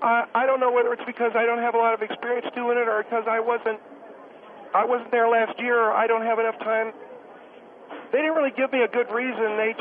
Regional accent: California, United States; I'm from California.

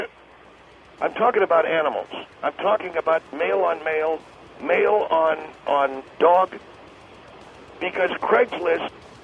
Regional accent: United States; Now you are accusing me, an American

